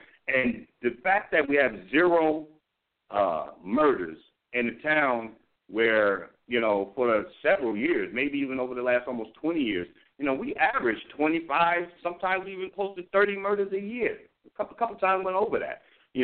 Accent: Irvington, New Jersey, United States; When I grew up in Irvington, we had our own garbage company.

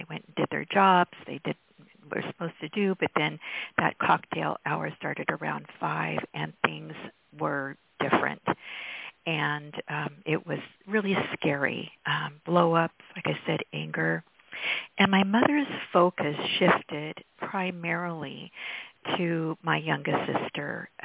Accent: California, United States; I was from Northern California, and every summer, because my father was a teacher, my family spent our summers, 3 months, 2 to 3 months in the summer with my grandparents who lived in Ely, Nevada.

